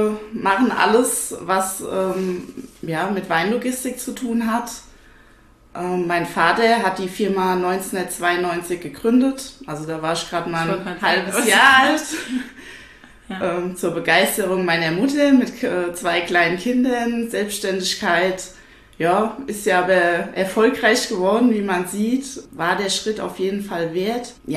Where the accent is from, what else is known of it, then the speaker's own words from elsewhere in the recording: Schornsheim, Rhineland-Palatinate, Germany; Nein, eigentlich komme ich aus Schornsheim.